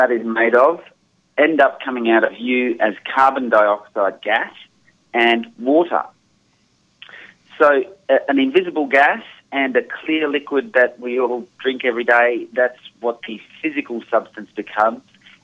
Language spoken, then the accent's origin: English; Australia; I'm from Australia, so I speak in these horrible things called kilograms.